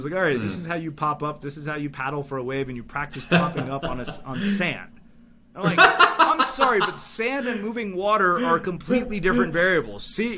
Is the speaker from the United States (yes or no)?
no; Canada; I grew up in Canada.